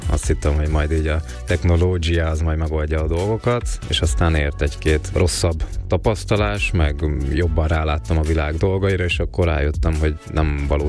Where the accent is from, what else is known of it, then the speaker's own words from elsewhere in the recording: Great Hungarian Plain, Hungary; Hát én egy vidéki parasz gyerek vagyok Alföldről, most töltöttem a 30-at